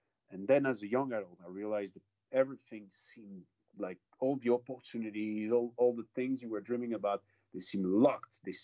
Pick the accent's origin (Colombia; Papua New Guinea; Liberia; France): France; southern France; I grew up in the south of France.